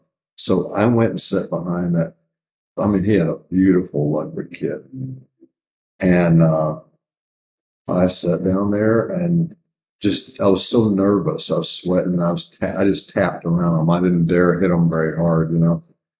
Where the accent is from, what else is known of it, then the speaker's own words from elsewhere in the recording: Malvern, United States; Bucky played with a band called … in my hometown there in Malvern